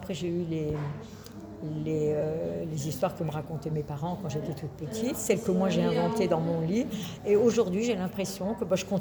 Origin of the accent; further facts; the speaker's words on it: Grand Est, France; born there; Alors moi, je suis née dans les Ardennes.